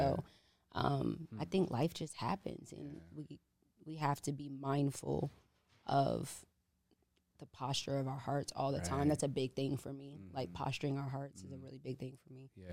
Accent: Columbus, Ohio, United States; But I'm from Columbus, Ohio.

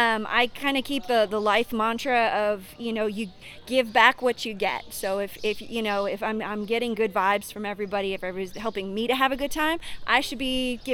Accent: Georgetown, Kentucky, United States; Actually, I'm from Lexington, in Georgetown, Kentucky. So central Kentucky.

